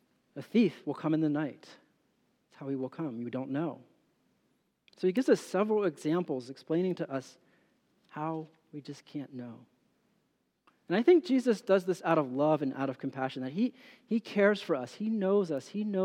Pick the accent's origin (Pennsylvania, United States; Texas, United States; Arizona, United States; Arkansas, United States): Pennsylvania, United States; I'm from Pennsylvania. We can talk afterwards.